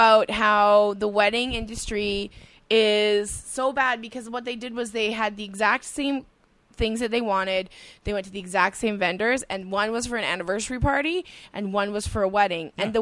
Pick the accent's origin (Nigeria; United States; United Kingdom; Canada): Canada; Edmonton, Alberta; Because I'm from Edmonton.